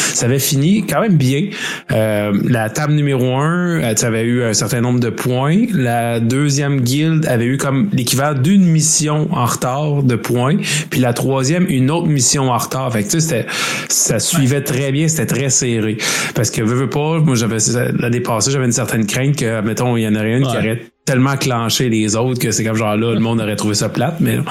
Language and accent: French; Nicolet, Quebec, Canada; moi, je suis natif de Nicolet. Fait que le Centre des Arts a été là depuis que je suis jeune.